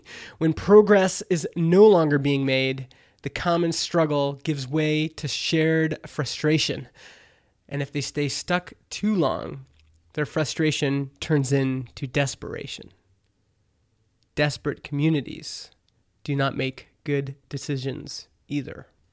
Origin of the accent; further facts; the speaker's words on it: Canada; I'm Canadian